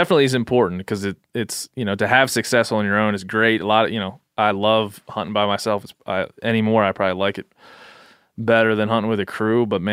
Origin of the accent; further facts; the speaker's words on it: Maryland, United States; Yeah, I'm from Western Maryland, so we're not too far.